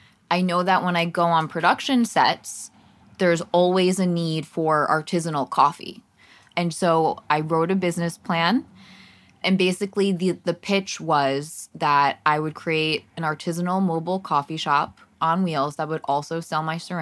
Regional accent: East Coast, United States; now in Los Angeles, United States; I'm from the East Coast. My whole family's on the East Coast. And I'm not sure that LA is where I'm rooted for the rest of my life.

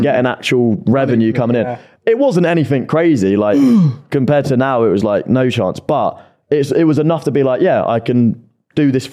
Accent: East of England, United Kingdom; Oh, I am. I'm from Essex.

